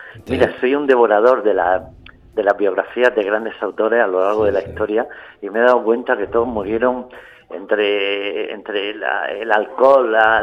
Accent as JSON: {"language": "Spanish", "region": "Region of Murcia", "country": "Spain", "said": "Los que somos de Murcia tenemos que transmitir a todo el que nos vea nuestro corazón y nuestra alma."}